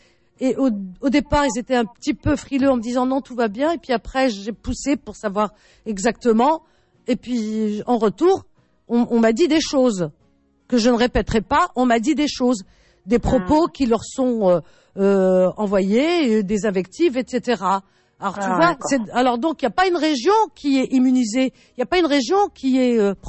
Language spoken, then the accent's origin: French; Cherchell, Tipaza Province, Algeria; non, non, je suis de Cherchel